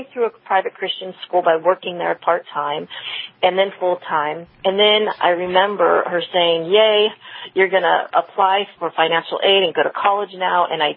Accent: Long Beach, California, United States; And I grew up in Long Beach, California, and my mother worked in downtown Long Beach.

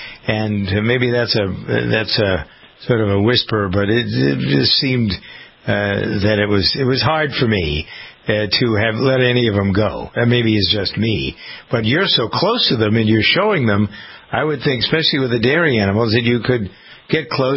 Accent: Framingham, Massachusetts, United States; I grew up in Framingham and started working on a dairy farm. It was my family's farm, but it was across the street from where I grew up.

